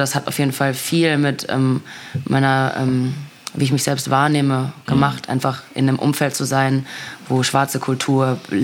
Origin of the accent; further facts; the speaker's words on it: North Rhine-Westphalia, Germany; ich komme aus dem Pott.